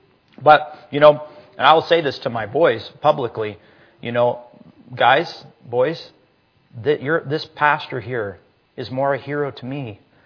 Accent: Wichita, Kansas, United States; born there; And I was born in Wichita many years later.

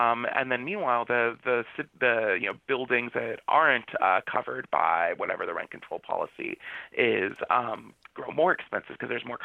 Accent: Florida, United States; Yeah, I grew up in Florida, so I very much don't like the cold.

